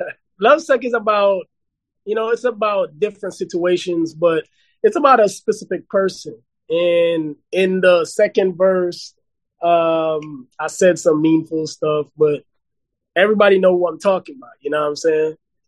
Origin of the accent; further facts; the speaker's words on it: Jamaica; moved away; the way I was raised in Jamaica, and then come here and then got to adapt to what I see here.